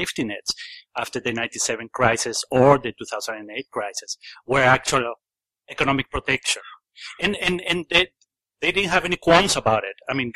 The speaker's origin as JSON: {"language": "English", "country": "Venezuela", "second_language": "English", "said": "I come from Venezuela."}